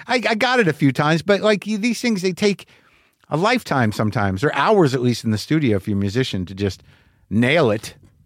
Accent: New Mexico, United States; Because I grew up in New Mexico, muscle cars were important, but they were real cars then.

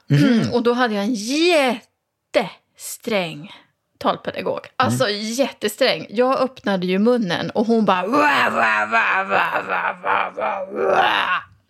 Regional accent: Kungsör, Västmanland County, Sweden; jag är ju från Kungsör, så då var det ju ännu mer västmanländska.

